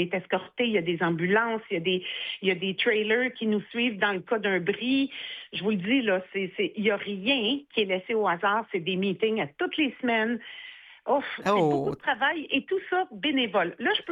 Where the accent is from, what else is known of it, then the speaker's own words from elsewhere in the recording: Saint-Bruno-de-Montarville, Quebec, Canada; Sylvie vient de la Rive-Sud, et moi aussi, d'ailleurs, on vient de la même ville sans se connaître. On est des Montarvilloises